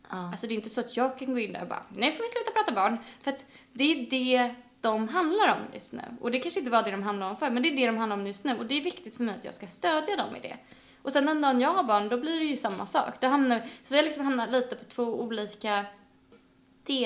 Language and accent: Swedish; Sweden; now in London, United Kingdom; när jag flyttade hit, var att här i London så, alltså hemma i Sverige, då växer man väldigt mycket upp med en viss typ av människor